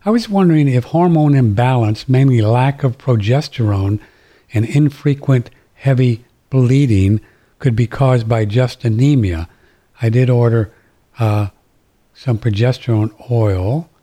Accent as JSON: {"language": "English", "country": "India", "said": "I'm from India."}